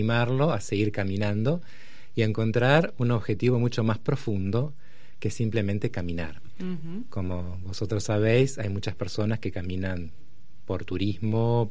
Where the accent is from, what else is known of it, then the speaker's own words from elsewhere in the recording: Argentina; Yo soy argentino, así que se va a notar por el acento.